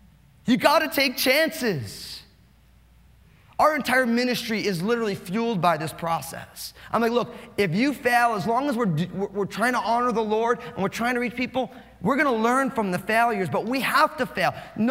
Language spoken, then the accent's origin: English; New Jersey, United States; And because I'm all Italian from New Jersey inside, I'm like, you know.